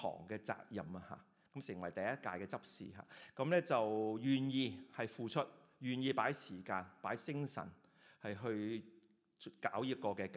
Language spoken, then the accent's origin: Cantonese; China; 我哋中國人成日都講話天時地利人和啊嘛，係咪啊？